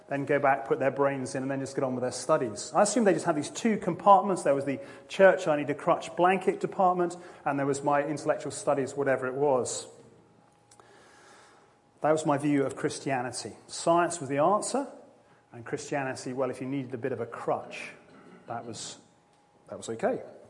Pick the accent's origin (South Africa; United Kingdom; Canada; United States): United Kingdom; England; I hate that thing where I'm completely English, don't understand any other language